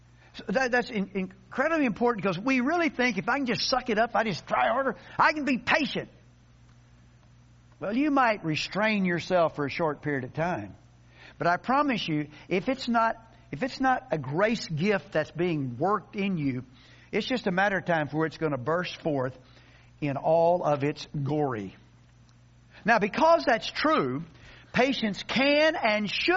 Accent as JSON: {"language": "English", "region": "Arkansas", "country": "United States", "said": "So, no, I don't advertise it on my truck that I'm from Arkansas."}